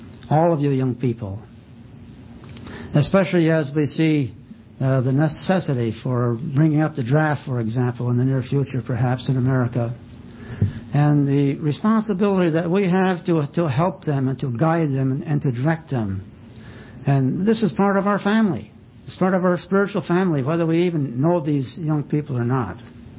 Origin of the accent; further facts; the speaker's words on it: Canada; Even though we're Canadian, we thought that we might learn something